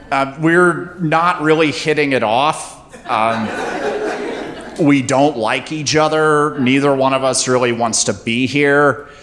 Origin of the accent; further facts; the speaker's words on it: North Carolina, United States; I grew up in North Carolina. I go to school in Athens. I work for a magazine. I have a single mom who lives in Asheville.